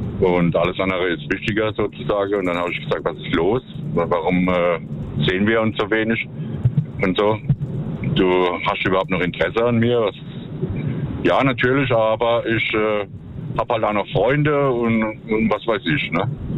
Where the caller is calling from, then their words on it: Worms, Rhineland-Palatinate, Germany; aus Worms.